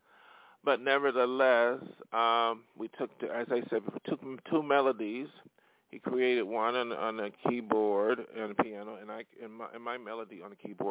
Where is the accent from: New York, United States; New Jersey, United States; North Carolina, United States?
New York, United States; now in Los Angeles, United States; And that's why I came from New York State and came to L.A. to make my dream come true.